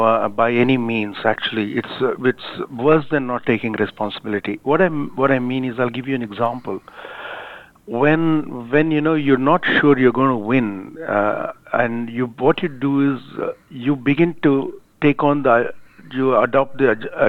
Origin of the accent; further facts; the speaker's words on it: India; English is a second language; See, I'm an Indian.